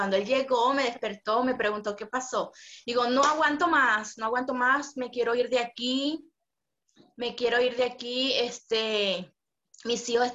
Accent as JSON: {"language": "Spanish", "country": "Venezuela", "lives_now": "Campinas, Brazil", "said": "ahorita me encuentro en Campinas, São Paulo, centro de Campinas. Soy venezolana, tengo 32 años, madre soltera de 3 niños"}